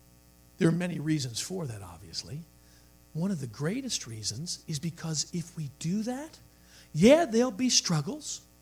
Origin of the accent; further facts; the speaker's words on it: New York City, New York, United States; born there; I was 17 because I was born in New York City, and the cutoff dates are earlier, so I started kindergarten at 4.